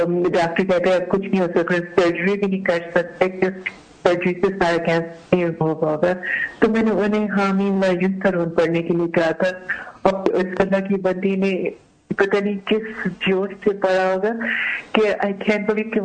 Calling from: New Jersey, United States; میں امریکہ سے بات کر رہی ہوں, نیو جرسی سے.

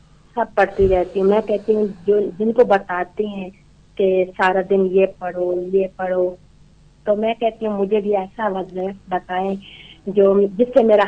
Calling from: United States; میں U S سے بات کر رہی ہوں.

